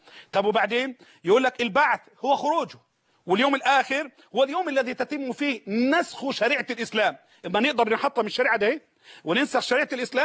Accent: Egypt; هذا اهو بقى عندنا في مصر الهم ده.

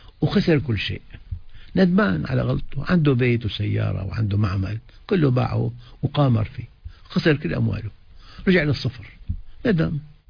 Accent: Aleppo, Aleppo Governorate, Syria; أنا أخ من حلب الصابر

